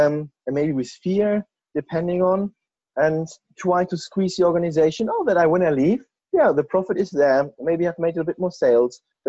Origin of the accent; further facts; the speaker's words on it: Germany; now in United Kingdom; You know, I'm an expat from Germany. I could sit here easily 3 years